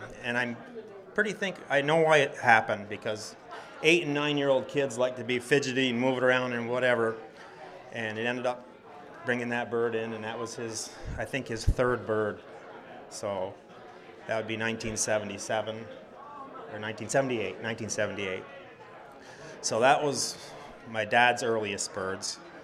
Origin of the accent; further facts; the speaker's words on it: Brandon, Vermont, United States; I'm from Brandon, Vermont.